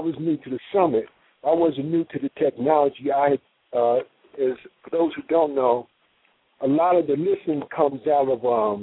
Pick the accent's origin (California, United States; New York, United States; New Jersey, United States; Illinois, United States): New Jersey, United States; I'm from New Jersey.